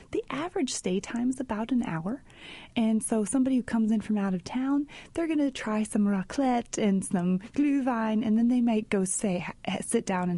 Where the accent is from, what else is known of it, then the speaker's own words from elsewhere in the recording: Yorktown, Indiana, United States; So I grew up in Yorktown, Indiana, and they had a really robust German program while I was there.